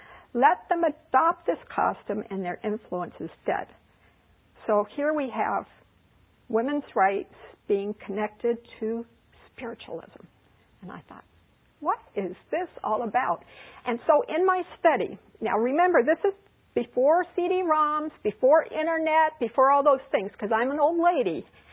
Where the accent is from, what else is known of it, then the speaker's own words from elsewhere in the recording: Bangkok, Thailand; I was born and reared in Bangkok, Thailand. My parents are doctors, and they were missionaries in Bangkok, Thailand, and so that's where I was born, and that was where I was reared.